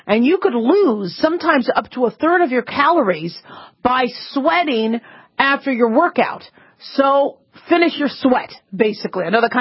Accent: Phoenix, Arizona, United States; I grew up in Phoenix, Arizona, so those, you know, it was hot

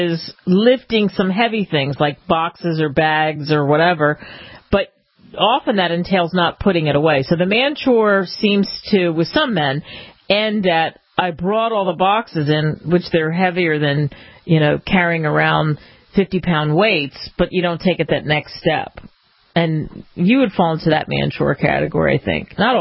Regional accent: Philadelphia, Pennsylvania, United States; I just talked about the fact that I grew up in Philadelphia

